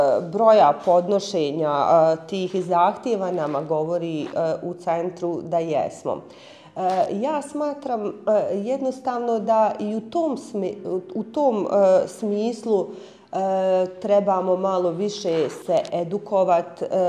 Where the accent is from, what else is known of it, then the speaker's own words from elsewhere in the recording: Zenica, Federation of Bosnia and Herzegovina, Bosnia & Herzegovina; also born or lived in Brčko; Nakon par godina, otac je rođeni Zeničanin, on se ponovo vratio u Zenci, a i mi zajedno s njim. I otac sam ja ovdje u Zenci, živim, radim, studiram